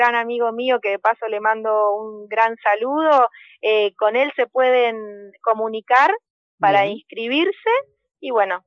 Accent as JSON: {"language": "Spanish", "town": "Mencué", "region": "Río Negro", "country": "Argentina", "tie": "born or raised there", "lives_now": "Bariloche, Argentina", "said": "Yo soy de Mencué, soy nacida y criada en la línea sur, nada más que después me vine a estudiar a Bariloche y soy bariloche hace muchos años."}